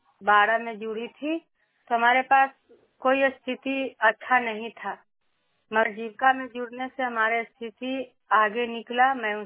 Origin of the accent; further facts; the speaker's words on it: Bihar, India; मैं थरथरी प्रखंड से हूँ